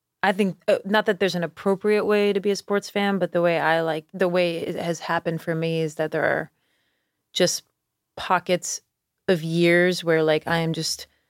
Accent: Schenectady, New York, United States; Yes, I grew up in Schenectady.

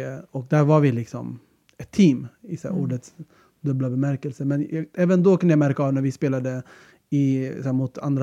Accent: Tensta, Stockholm County, Sweden; när folk frågade var är du från, så började jag säga att jag var från Spånga. Vilket är en teknisk sanning. Tensta ligger i Spånga.

